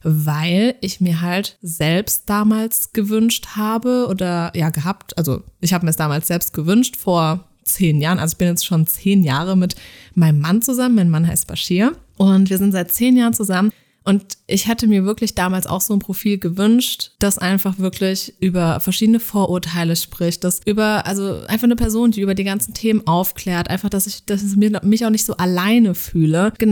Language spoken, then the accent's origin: German; Rhineland-Palatinate, Germany; ich bin 27 Jahre alt und ich komme aus Deutschland. Ich komme aus der wunderschönen Pfalz und ich wohne zwischen Weinreben mit meinen 4 Katzen